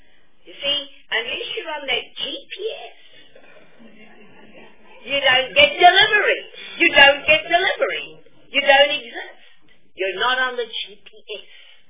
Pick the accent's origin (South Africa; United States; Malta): South Africa; Gauteng; because I come from Gauteng.